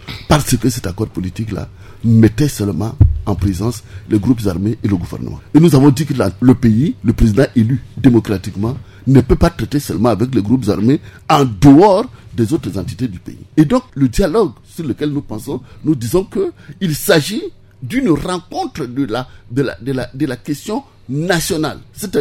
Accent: Central African Republic; on doit reconnaître, en tant que Centrafricain, que le pays est véritablement en guerre.

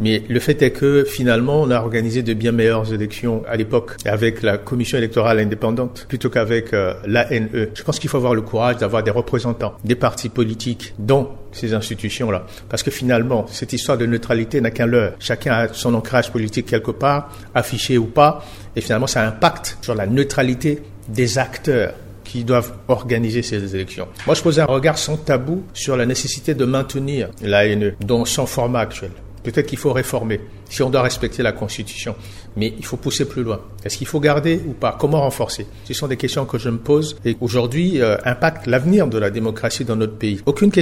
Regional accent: Central African Republic

